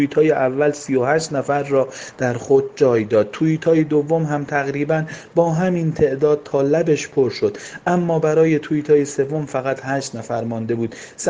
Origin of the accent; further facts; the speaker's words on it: Hamadan, Iran; تا گفتیم بچه همدانیم